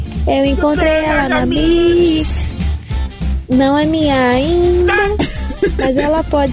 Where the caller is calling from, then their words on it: São Caetano do Sul, São Paulo, Brazil; sou de São Caetano do Sul.